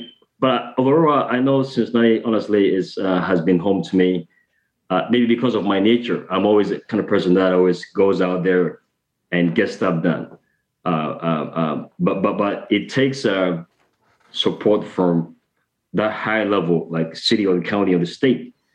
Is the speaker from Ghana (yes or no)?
yes; Ghana; moved away as an adult; now in United States; I came as an international student. So I'm from Ghana